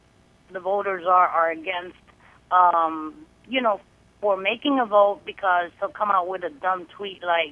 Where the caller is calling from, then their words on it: New York, United States; from New York.